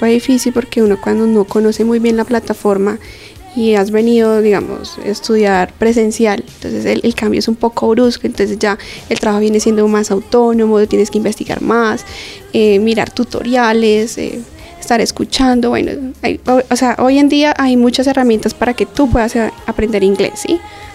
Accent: Colombia; como uno colombiano, no habla inglés y es importante

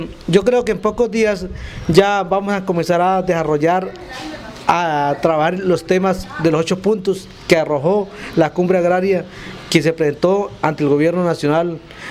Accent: Arauca, Colombia; soy de Arauca, Escatidar, miembro de la Cumbre Agraria por parte de la Organización Nacional Indígena de Colombia.

